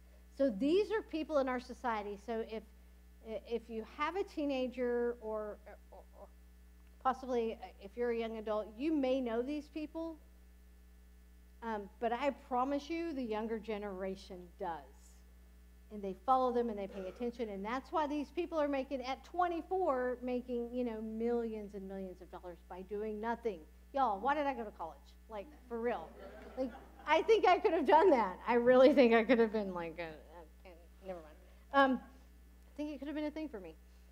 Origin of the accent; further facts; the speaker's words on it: Texas, United States; I was raised in Texas. I came from the Southern Baptist Convention.